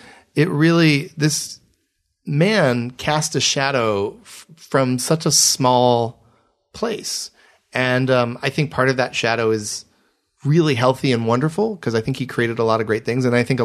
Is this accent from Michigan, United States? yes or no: yes; Michigan, United States; I'm from Michigan.